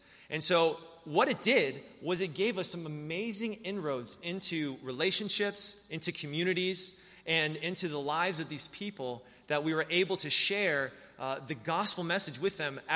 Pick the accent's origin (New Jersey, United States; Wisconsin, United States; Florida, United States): Florida, United States; Hollywood; we grew up here in Broward County, right there in Hollywood